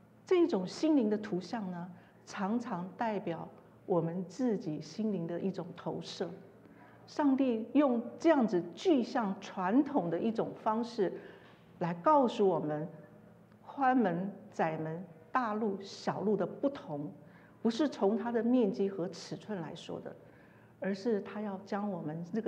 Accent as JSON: {"language": "Chinese", "country": "Taiwan", "said": "我想因为我是从台湾来的，所以我想我对台湾的状况是比较了解的"}